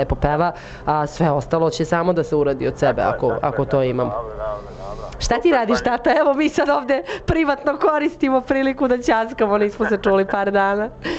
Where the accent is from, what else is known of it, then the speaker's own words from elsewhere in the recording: Serbia; ljudi onako kad čuju da smo iz Srbije